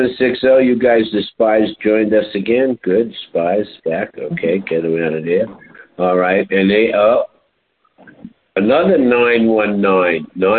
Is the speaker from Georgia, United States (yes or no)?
no; New York City, New York, United States; the sauce that he prefers, I grew up eating in Lower Manhattan in Little Italy